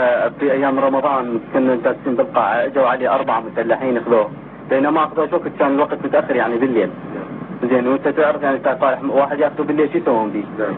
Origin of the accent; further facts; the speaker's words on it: Iraq; now in United States; لكن أنا قرار خروج من العراق مو بس على مود نفسي، على مود أطفالي أمين وعائلتي